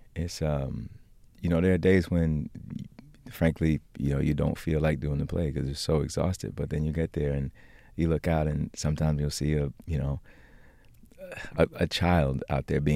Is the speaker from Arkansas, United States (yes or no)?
no; Alabama, United States; I'm from Alabama and I went to college in Florida.